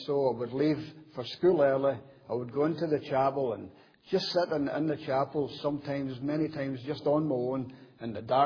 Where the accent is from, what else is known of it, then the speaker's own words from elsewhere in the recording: Dumbarton, Scotland, United Kingdom; I was born in Scotland, a wee place called Loch Lomond, just about 10 minutes from Loch Lomond, a place called Dumbarton. And I was born and brought up into a Roman Catholic family over there.